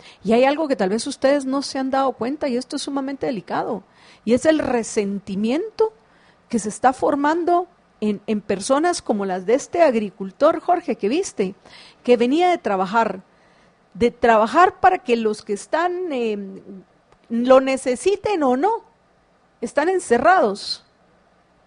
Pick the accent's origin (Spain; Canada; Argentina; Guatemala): Guatemala; Como guatemalteco me encanta escuchar mi himno, el más bello del mundo.